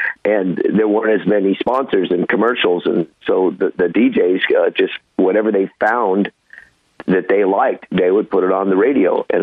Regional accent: San Jose, California, United States; like KSAN and KSJO in my hometown of San Jose.

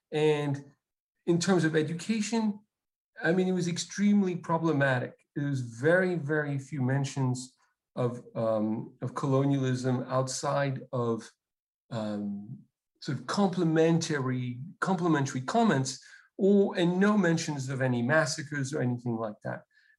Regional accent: Paris, Île-de-France, France; my comments in terms of the experience of race is from the experience from the perspective of a white middle class Parisian

